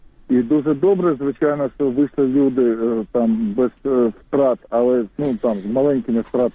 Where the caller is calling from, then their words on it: Kyiv, Ukraine; з міста Києва, телефоную вам.